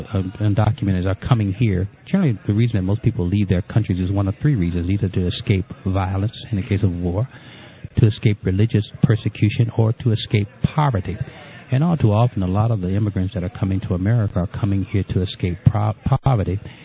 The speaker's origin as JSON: {"language": "English", "region": "Illinois", "country": "United States", "said": "I'm from Illinois, and we have over 500,000 people in poverty"}